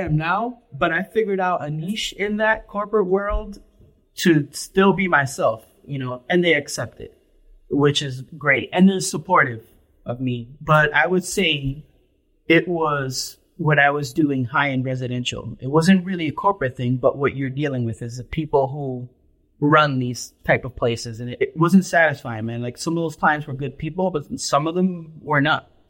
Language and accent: English; Puerto Rico; I came from Puerto Rico with a violin, and I had to drop that right away because I thought somebody's going to break it over my head.